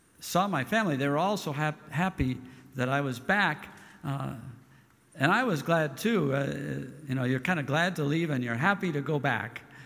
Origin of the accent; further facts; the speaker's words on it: Wisconsin, United States; I grew up in Wisconsin, actually, before I worked my way down to Texas.